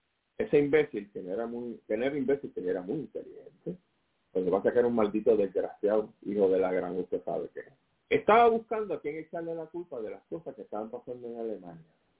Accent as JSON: {"language": "Spanish", "country": "Puerto Rico", "said": "A mí como puertorriqueño no me interesa estar pegado a una nación que se va a convertir en una dictadura de derecha."}